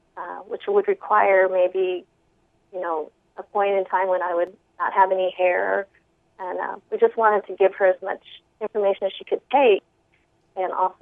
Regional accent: Boulder, Colorado, United States; also born or lived in Hawaii; I was really one of the few Asians at the time growing up in Boulder, so it was a predominantly Caucasian environment. I did spend, however, kindergarten in Hawaii

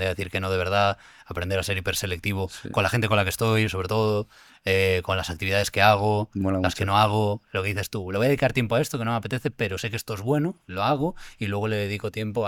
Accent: A Coruña, Galicia, Spain; born there; also born or lived in Barcelona / Helsinki / Germany / Leipzig; now in Madrid, Spain; yo también soy la rata de ciudad más grande de la historia. O sea, nací en Coruña, me mudé a Barcelona, de Barcelona a Helsinki, viví en Alemania y también en Leipzig y luego volví a Madrid

